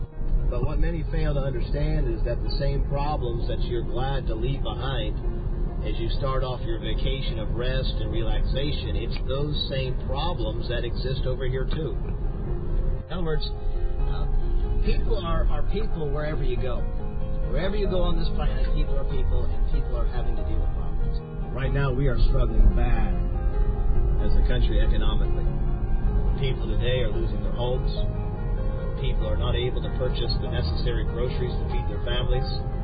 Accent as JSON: {"language": "English", "country": "Bahamas", "said": "People are oftentimes surprised to find out that I'm originally from the Bahamas."}